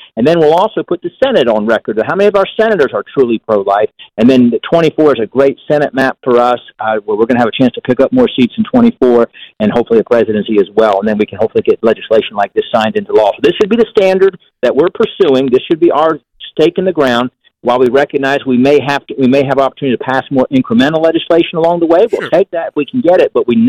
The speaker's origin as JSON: {"language": "English", "region": "Virginia", "country": "United States", "said": "No Democrat criticized Ralph Northam's stated position in my home state of Virginia just a few years ago"}